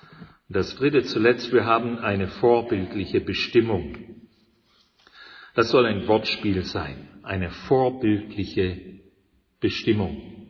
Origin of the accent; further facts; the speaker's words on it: Canada; moved away; Ich bin kanadischer Staatsbürger, habe einen kanadischen Pass. Obwohl ich nur 2 Jahre meines Lebens in meiner Heimat gelebt habe. Bin immer in der Fremde gewesen.